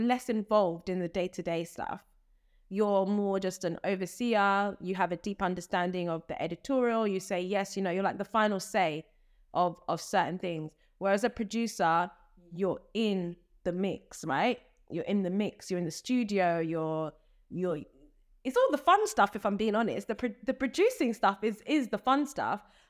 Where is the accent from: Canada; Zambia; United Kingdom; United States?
Zambia; you know, I'm from Zambia. I love Southern African stories that we don't really get to hear as much.